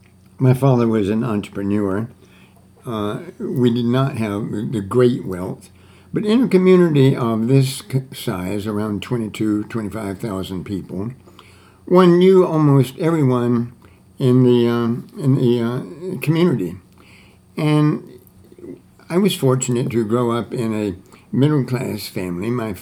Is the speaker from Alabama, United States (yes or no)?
yes; Anniston, Alabama, United States; I grew up in Anniston, Alabama, a very small provincial town, a post-Civil War industrial city in Alabama, in the northeastern part of Alabama. It was not in the Cotton Belt.